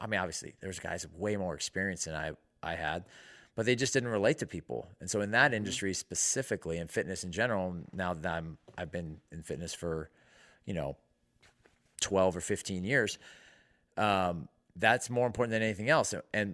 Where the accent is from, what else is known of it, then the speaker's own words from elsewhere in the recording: California, United States; met with senators from California, my home state